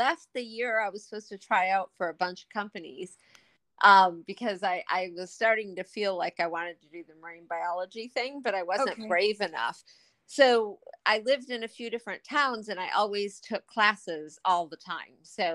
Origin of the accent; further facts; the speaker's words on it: New York, United States; In an itty bitty teeny town where there's nothing in northern New York, right on the Canadian border.